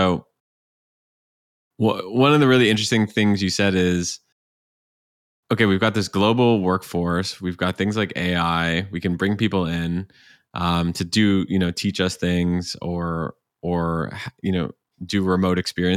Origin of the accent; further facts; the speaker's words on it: Canada; I'm Canadian, the best hockey players probably come from Canada.